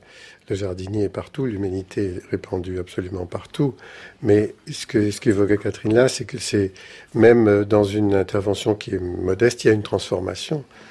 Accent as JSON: {"language": "French", "region": "Nouvelle-Aquitaine", "country": "France", "said": "si on met quelqu'un du Limousin, moi je suis du Limousin"}